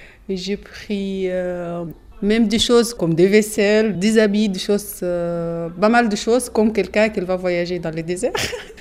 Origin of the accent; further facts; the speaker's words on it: Esna, Luxor Governorate, Egypt; Je viens de Sud d'Égypte, dans une petite ville qui s'appelle Esna, entre Louxor et Aswan.